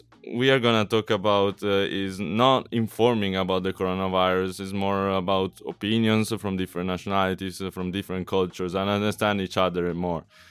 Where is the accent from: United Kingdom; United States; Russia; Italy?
Italy; English is a second language; because I'm from Italy